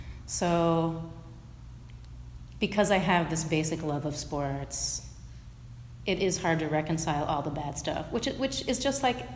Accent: Columbus, Ohio, United States; Well, I grew up in a family, you know, my dad, I'm from Columbus, Ohio. We were all about Ohio State all the time.

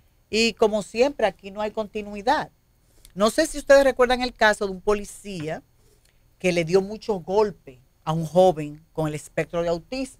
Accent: Dominican Republic; somos seres humanos, somos dominicanos, tenemos los mismos derechos y deberes que los demás.

